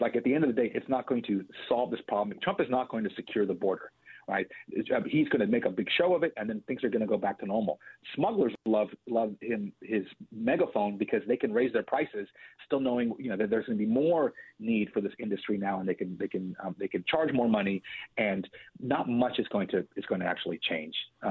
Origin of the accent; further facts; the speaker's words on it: McAllen, Texas, United States; also born or lived in Pharr; I grew up partly in McAllen and Farr. And so when I was a kid in the 80s, I was just accustomed to seeing people coming across the river all day long.